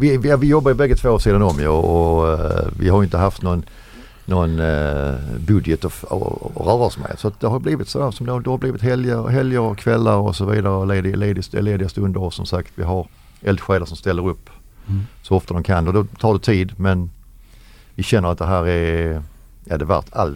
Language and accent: Swedish; Helsingborg, Skåne, Sweden; now in Lund, Sweden; Helsingborg ursprungligen. Ja. Jag har bott nu i Lund i många år.